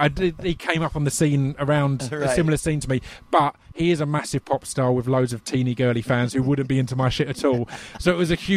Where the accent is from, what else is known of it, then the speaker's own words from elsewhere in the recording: United Kingdom; Just that was just for me as a British guy to hear him talking about the British scene